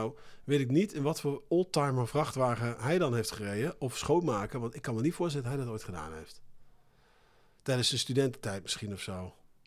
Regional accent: Eindhoven, North Brabant, Netherlands; Ik kom uit Woensel, uit Eindhoven.

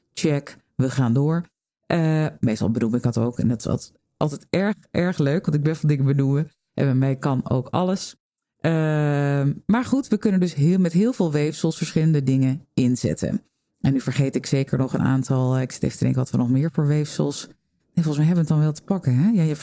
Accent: Netherlands; Ik ben zelf ook een Nederlander.

